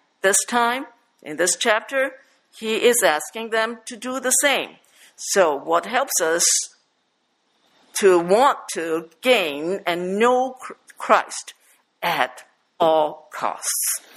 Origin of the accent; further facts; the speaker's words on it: Tai Po, New Territories, Hong Kong; I grew up in Taipo, and there are dogs everywhere.